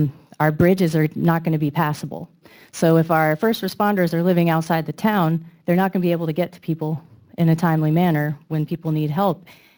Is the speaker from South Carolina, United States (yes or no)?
yes; Mount Pleasant, South Carolina, United States; My family is from Mount Pleasant for generations. I grew up in Hobcaw in the Old Village.